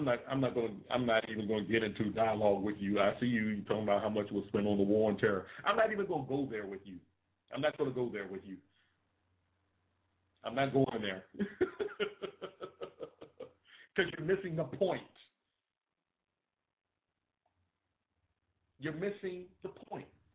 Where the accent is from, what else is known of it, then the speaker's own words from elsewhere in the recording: Roanoke, Virginia, United States; born there; I was born on October the 16th, 1968, in a place called Roanoke, Virginia, which is a part of the United States of America.